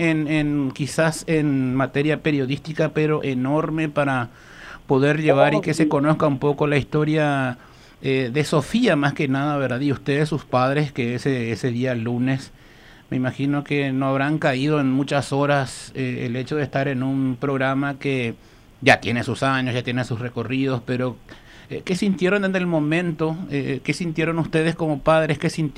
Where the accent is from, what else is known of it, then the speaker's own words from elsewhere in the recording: Paraguay; lo que nosotros queremos destacar como paraguayos